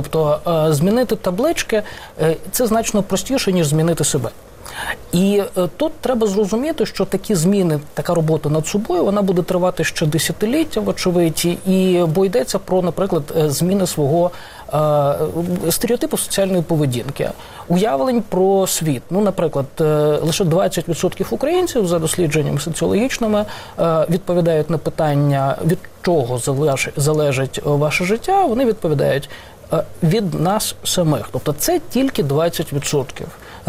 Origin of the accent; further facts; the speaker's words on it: Kharkiv Oblast, Ukraine; це на Чугуївщині, моя рідна Харківщина.